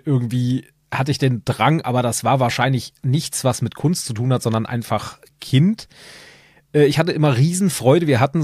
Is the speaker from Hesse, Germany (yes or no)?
yes; Hesse, Germany; Ich bin Hesse, ja. Also ich bin auch tatsächlich hier im quasi Frankfurter Raum geboren. Wer Kelkheim, Bad Soden kennt, das ist meine Herkunft quasi, aber davon habe ich nicht viel mitgekriegt, da habe ich ein halbes Jahr überstanden und dann sind wir hier rübergezogen.